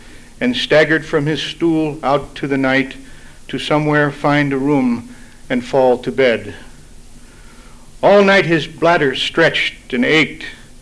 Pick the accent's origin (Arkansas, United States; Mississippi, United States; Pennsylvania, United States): Pennsylvania, United States; accent: Western Pennsylvania, cum Ohio, cum California, cum Georgia country accent; also born or lived in Ohio / California / Georgia; And I'm going to affect my country accent, which is Western Pennsylvania, cum Ohio, cum California, cum Georgia.